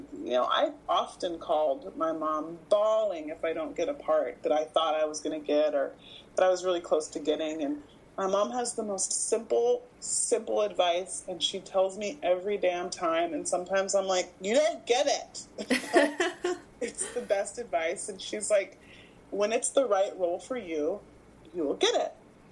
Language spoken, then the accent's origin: English; Houston, Texas, United States; now in Los Angeles, United States; Yeah, they're both still in Texas. So I grew up in Houston, and my brother Kevin is in Houston, and my brother Jason is in Dallas.